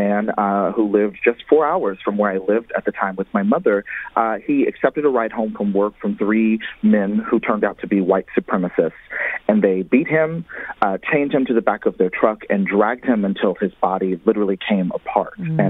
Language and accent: English; Lewisville, Texas, United States; where I grew up in Louisville, Texas, in the suburbs north of Dallas.